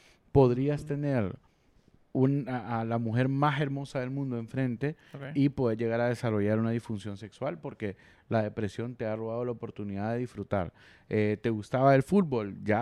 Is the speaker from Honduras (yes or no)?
yes; Honduras; Y aquí como somos los hondureños, de que estamos tan expuestos, ¿verdad?